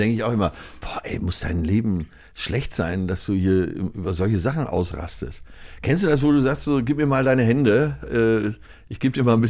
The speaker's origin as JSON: {"language": "German", "town": "Münster", "region": "North Rhine-Westphalia", "country": "Germany", "said": "Ich komme ja aus Münster, weil da haben Fahrräder immer Vorfahrt."}